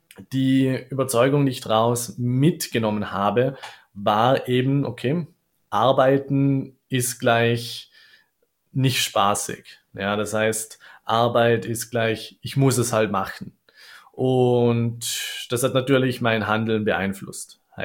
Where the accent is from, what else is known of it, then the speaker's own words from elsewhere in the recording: Austria; Und als Österreicher ist es halt auch so eine Einstellung, die ich bei vielen sehe im Beruf